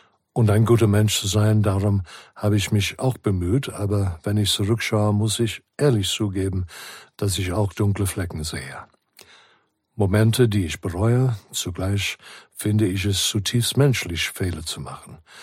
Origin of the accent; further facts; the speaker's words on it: South Africa; Geboren und aufgewachsen in Südafrika, habe ich früh erlebt, was Ungerechtigkeit bedeutet.